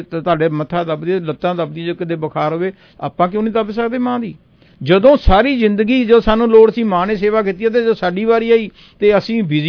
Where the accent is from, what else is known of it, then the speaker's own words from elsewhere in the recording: Barnala, Punjab, India; ਮੈਂ ਬਰਨਾਲੇ ਦਾ ਰਹਿਣ ਵਾਲਾ, ਪਟਿਆਲੇ ਤੋਂ ਰੇਲਵੇ ਸਟੇਸ਼ਨ 'ਤੇ ਮਹੀਨੇ ਕੁ ਬਾਅਦ ਜਦੋਂ ਘਰ ਆਉਣਾ